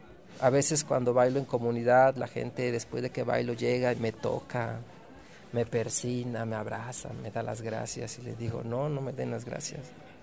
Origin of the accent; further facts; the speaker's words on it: Tehuantepec, Oaxaca, Mexico; Yo vengo de Tehuantepec, en donde, a pesar de que tiene una memoria histórica de descendientes de pueblos indios y tenemos prácticas tan cercanas como los pueblos de San Blas